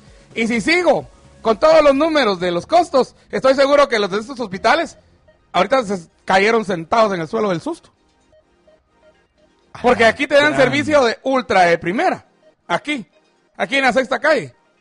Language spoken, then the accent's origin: Spanish; Chimaltenango, Guatemala; en mi pueblo pues es Chimaltenango, conozco muy bien esta aldea